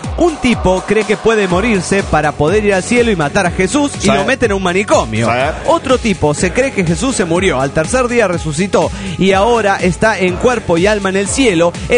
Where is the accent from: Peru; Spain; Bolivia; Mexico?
Mexico; Chetumal, Quintana Roo; de Chetumal, Quintana Roo, México.